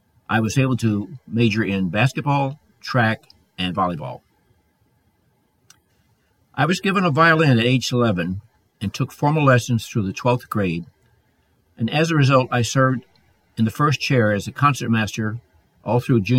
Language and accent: English; Miami, Florida, United States; born there; I was born in Miami, Florida. I was raised in a blue-collar Catholic family of six